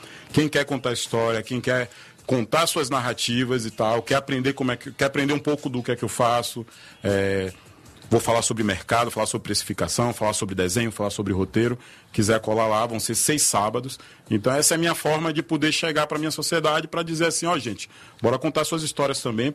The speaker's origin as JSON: {"language": "Portuguese", "town": "Salvador", "region": "Bahia", "country": "Brazil", "tie": "born or raised there", "said": "eu sou nascido e criado na Lapinha, nasci no Nanere"}